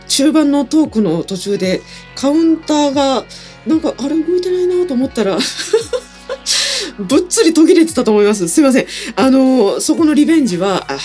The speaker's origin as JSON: {"language": "Japanese", "region": "Kinki", "country": "Japan", "said": "割と私たち近畿の人間にとっても身近な存在ではあるんですよ。"}